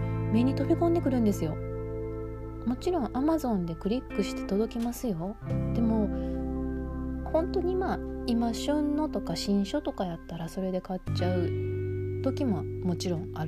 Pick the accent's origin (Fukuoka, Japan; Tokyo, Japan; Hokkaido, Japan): Hokkaido, Japan; Kitami; お店の人も北見から来ましたって言ったらすごいお話ししてくれて